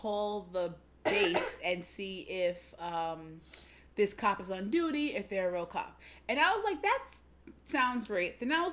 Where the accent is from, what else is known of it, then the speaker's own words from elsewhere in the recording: Hunts Point, New York, United States; when I grew up in Hunts Point, and now there are black people there, but, like, when I was growing up, it was mostly Hispanic neighborhood.